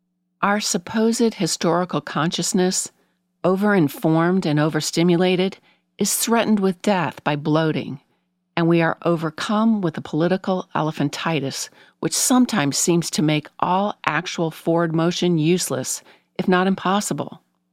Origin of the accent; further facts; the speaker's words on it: Florida, United States; but because I am from Florida. I objected to the Florida Morons label